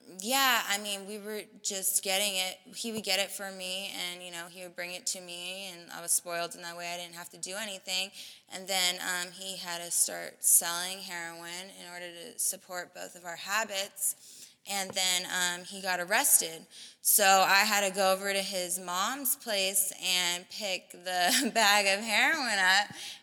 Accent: Las Vegas, Nevada, United States; I'm a heroin addict, and I'm 25 from Las Vegas, and I went to Solutions out here.

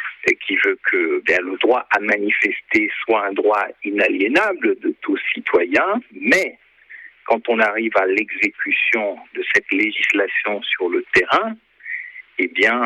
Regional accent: Gabon; puisque chez nous au Gabon, il faut écrire au ministre de l'Intérieur pour demander une autorisation quand on veut manifester

